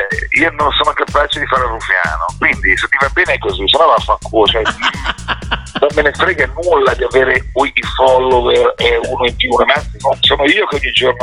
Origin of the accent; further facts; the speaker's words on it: Genoa, Liguria, Italy; born there; io sono nato a Genova, ma per me il mare è una roba che non ha più fondo.